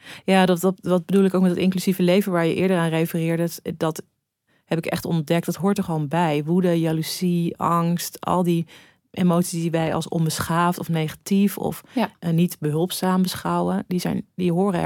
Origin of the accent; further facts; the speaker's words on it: North Holland, Netherlands; ik ben opgegroeid in het Gooi.